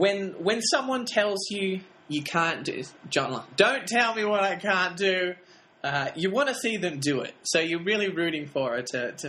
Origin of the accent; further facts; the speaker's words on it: Sydney, New South Wales, Australia; now in Los Angeles, United States; Growing up in Sydney, now living in Los Angeles, not really prepared for that.